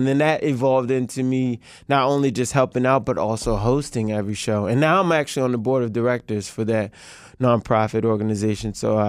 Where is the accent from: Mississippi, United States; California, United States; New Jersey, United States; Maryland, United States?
Maryland, United States; Baltimore; also born or lived in Montgomery County; now in Washington, United States; I spent a lot of time growing up in Baltimore and Montgomery County, actually. And then I came out to D.C. to do music-related things